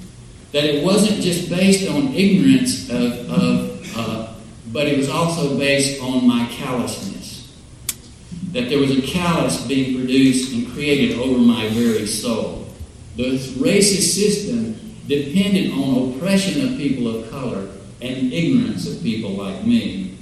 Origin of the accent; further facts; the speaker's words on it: Scottsboro, Alabama, United States; I'm from a notorious southern town. I'm from Scottsboro, Alabama.